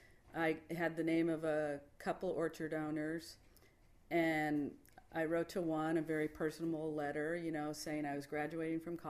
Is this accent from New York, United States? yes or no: no; Chicago, Illinois, United States; Well, I grew up in Chicago area, and I did, you know, live a couple other places.